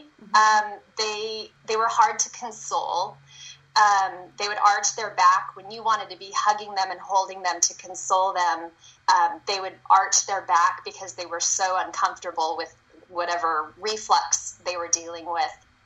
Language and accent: English; El Centro, California, United States; I grew up in El Centro, which is in the Imperial Valley here in California. It's a little farm town. I am one of three children. I'm the middle child.